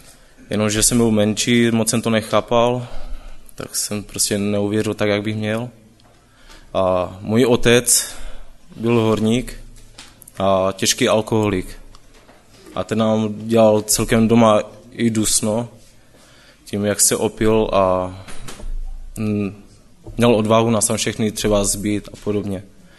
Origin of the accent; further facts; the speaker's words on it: Český Těšín, Moravian-Silesian Region, Czechia; já jsem původně z Českého Těšína a teď jsem student